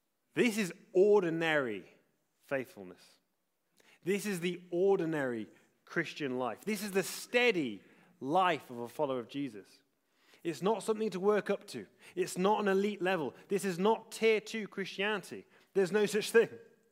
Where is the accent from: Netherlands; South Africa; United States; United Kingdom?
United Kingdom; We get fidgety here because we're British.